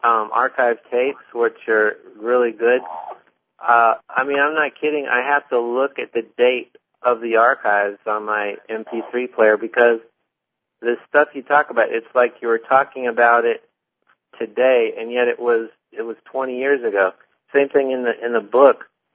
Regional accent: Florida, United States; I'm from Florida.

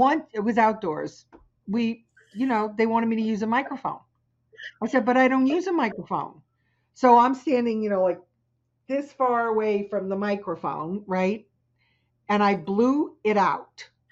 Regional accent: New City, New York, United States; I lived in New City, New York. And okay. I went to Clarkstown. I went to Clarkstown High School.

